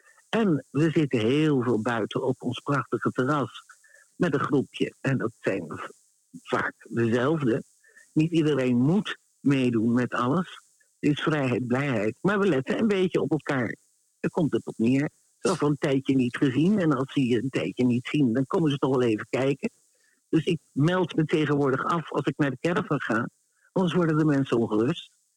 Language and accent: Dutch; The Hague, South Holland, Netherlands; moved away as an adult; now in Amsterdam, Netherlands; Ik kom zelf uit Den Haag. En ik ben op mijn 18e naar Amsterdam verhuisd om te studeren.